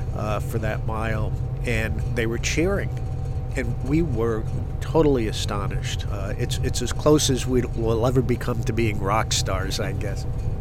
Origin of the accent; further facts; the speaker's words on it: New York, United States; I was born and raised around New York Harbor, and so it was something that was always there.